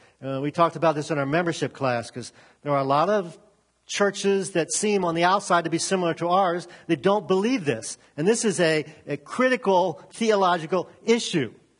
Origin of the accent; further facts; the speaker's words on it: Glen Burnie, Maryland, United States; I grew up in Glen Burnie. We have a Glen Burnieite here with us this morning. And moved to this area in 1975.